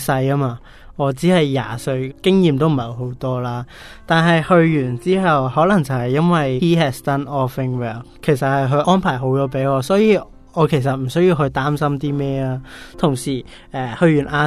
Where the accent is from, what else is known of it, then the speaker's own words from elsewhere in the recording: Hong Kong; 我们香港人